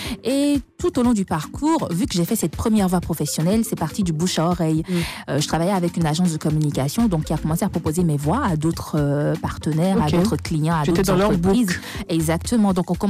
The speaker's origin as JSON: {"language": "French", "country": "Benin", "said": "chez moi, au Bénin."}